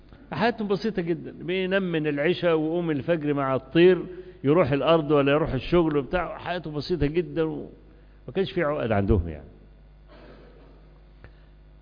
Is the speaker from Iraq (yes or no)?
no; Egypt; كان عندنا في مصر زمان في مرحلة 60ات و70ات برنامج اسمه أبو لمع الأصلي والخواجة بيجو